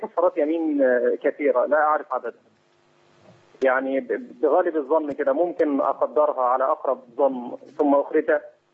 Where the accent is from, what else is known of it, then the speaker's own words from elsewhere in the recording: Egypt; أنا كنت أعمل موظف في وزارة الصحة عندنا في مصر.